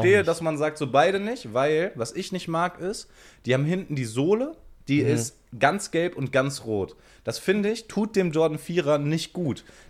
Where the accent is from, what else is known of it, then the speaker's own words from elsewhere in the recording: Dortmund, North Rhine-Westphalia, Germany; also ich komme aus Dortmund